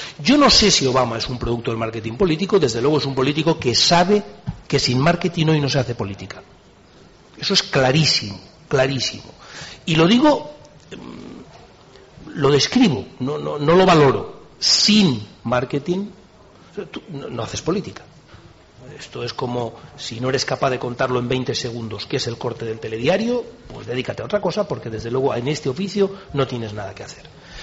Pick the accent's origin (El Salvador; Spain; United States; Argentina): Spain; como diputado español sentí un poquito de envidia, la verdad.